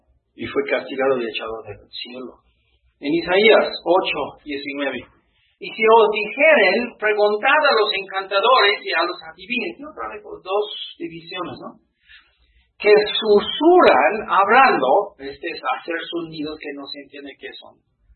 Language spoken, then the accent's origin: Spanish; Mexico; estas son nuestras tradiciones como mexicanos.